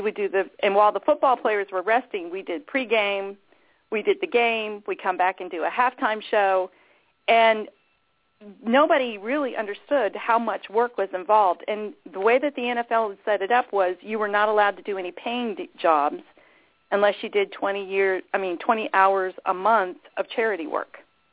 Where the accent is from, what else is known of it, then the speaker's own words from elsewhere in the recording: Miami, Florida, United States; I grew up in Miami, Florida. My dad was sheriff of Dade County during the 60s. And so I loved South Florida. I was a native. Both of my parents were natives, which is really unusual down there.